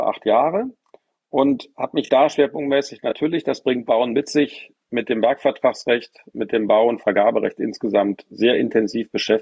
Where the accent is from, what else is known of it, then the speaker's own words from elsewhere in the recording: Bonn, North Rhine-Westphalia, Germany; Ich bin in Bonn groß geworden. Ich habe 1989 Abitur gemacht.